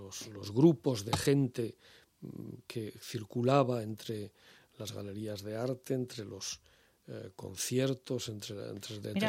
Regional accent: Soria, Castile and León, Spain; moved away as an adult; now in Madrid, Spain; Nací en Soria, sí.

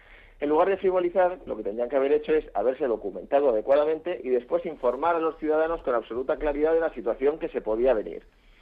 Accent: Madrid, Community of Madrid, Spain; yo, como madrileño

